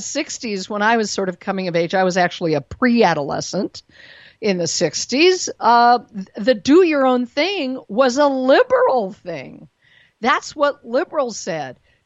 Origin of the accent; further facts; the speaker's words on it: Denver, Colorado, United States; born there; now in New York, United States; I lived in New York, although I was born in Denver.